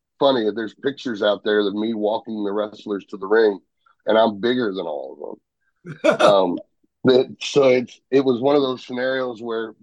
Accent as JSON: {"language": "English", "town": "St. Louis", "region": "Missouri", "country": "United States", "tie": "born or raised there", "said": "I grew up watching wrestling in St. Louis"}